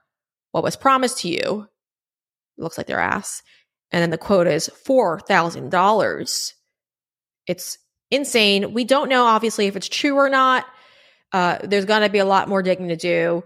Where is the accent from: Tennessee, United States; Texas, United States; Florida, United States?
Florida, United States; and I'm from South Florida, guys. I live in South Florida.